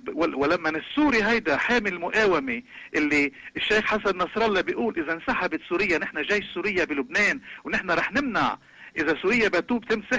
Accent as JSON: {"language": "Arabic", "country": "Canada", "said": "لأنه ككندي من أصل لبناني أنا ما بعتبر"}